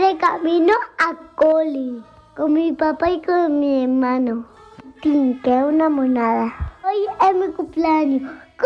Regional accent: Valencia, Valencian Community, Spain; de Valencia.

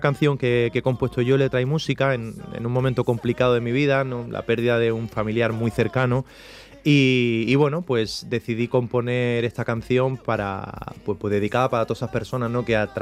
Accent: Granada, Andalusia, Spain; Olé, mi tierra, Granada.

